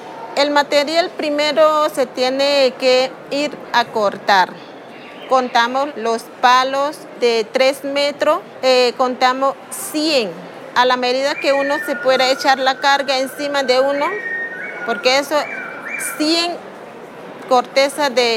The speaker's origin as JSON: {"language": "Spanish", "town": "Buenaventura", "region": "Valle del Cauca", "country": "Colombia", "said": "Vengo del Resguardo Indígena Joaquincito, río Naya, municipio de Buenaventura."}